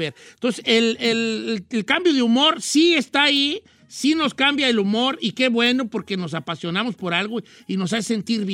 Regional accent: Mexico; Yo soy conformista como buen mexicano, ¿no?

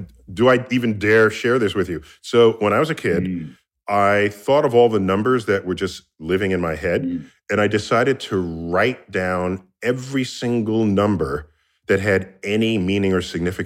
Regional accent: New York City, New York, United States; And I'd go out into the real sky when I finally saw a real sky, because I grew up in New York City

